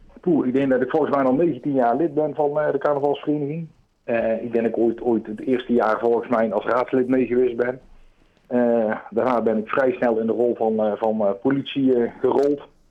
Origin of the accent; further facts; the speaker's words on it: Baal, Gelderland, Netherlands; Nee, maar ik ben geboren en getogen in Baal.